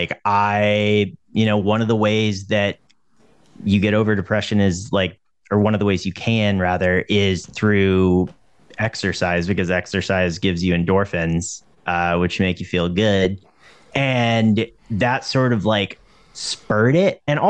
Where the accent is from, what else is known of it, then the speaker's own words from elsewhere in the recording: North Carolina, United States; I mean, you know, I grew up in Western North Carolina, which is just like crawling with golf courses.